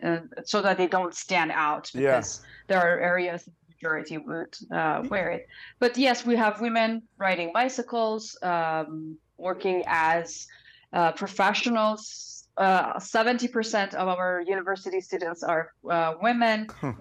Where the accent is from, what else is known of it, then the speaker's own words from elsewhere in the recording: Isfahan, Iran; in my city, because I'm originally from Isfahan, the city is conservative.